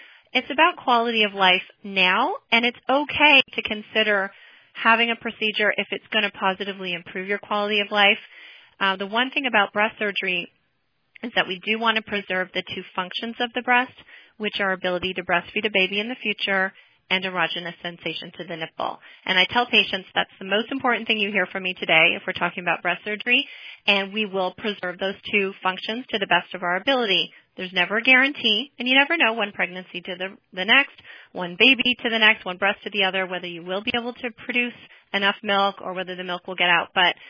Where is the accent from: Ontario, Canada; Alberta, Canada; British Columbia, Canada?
Ontario, Canada; Toronto; now in San Francisco, United States; And originally, I'm born and raised in Toronto, been in San Francisco for just over 11 years, and here to stay.